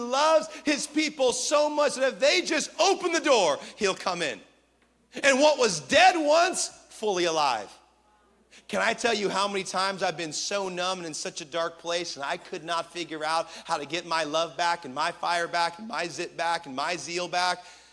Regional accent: Washington, United States; I'm from Washington, so I was already used to it

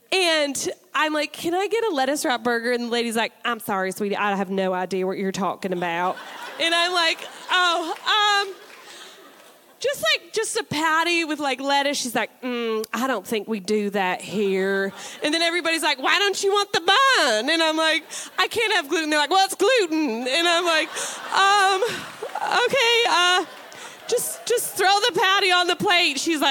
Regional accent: Washington, United States; So I'm from Washington State, okay?

